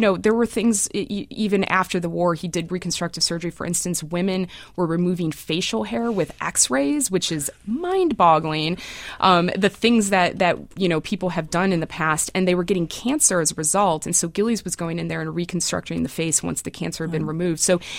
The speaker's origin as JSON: {"language": "English", "country": "United States", "lives_now": "United Kingdom", "said": "Well, it's interesting, too, because although I'm American, I haven't lived here for 20 years"}